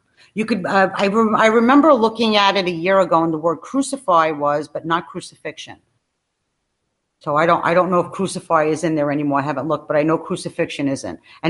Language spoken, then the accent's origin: English; New York, United States; I mean, I'm from New York.